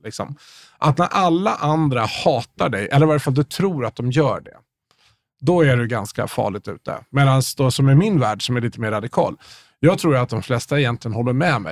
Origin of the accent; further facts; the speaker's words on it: Järfälla, Stockholm County, Sweden; Jag växte upp här i Järfälla.